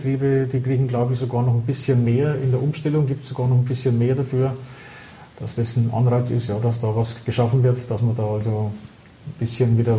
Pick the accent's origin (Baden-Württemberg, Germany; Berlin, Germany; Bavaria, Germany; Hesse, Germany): Bavaria, Germany; vor ein paar Jahren ging es ja los, bei uns in Bayern auch